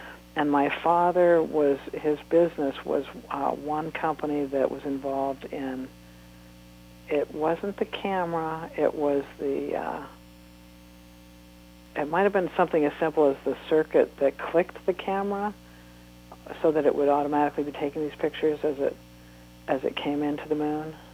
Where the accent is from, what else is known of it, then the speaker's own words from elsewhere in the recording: Ohio, United States; born there; They went back for about a year or 2 years, and I was born in Ohio then. And then we moved back out here again, I think, for my father's business.